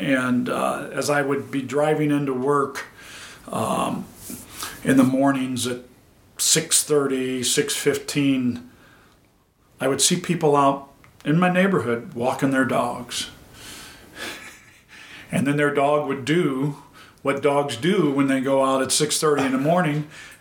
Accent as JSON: {"language": "English", "region": "Missouri", "country": "United States", "tie": "born or raised there", "also_born_or_lived": "Nebraska", "said": "I grew up in North County and played on the banks of the Missouri River every day for I don't know how many years."}